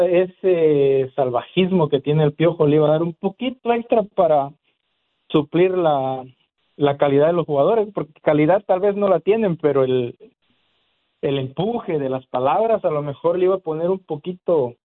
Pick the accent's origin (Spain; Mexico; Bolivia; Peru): Mexico; nosotros, la verdad, como mexicanos, debemos estar acostumbrados